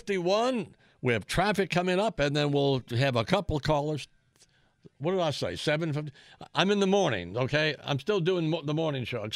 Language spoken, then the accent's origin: English; United States; I'm an American, too